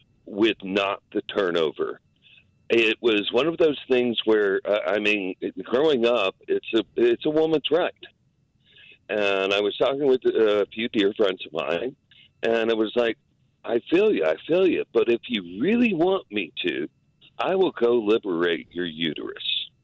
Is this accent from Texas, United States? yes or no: yes; Texas, United States; Okay, I grew up in Texas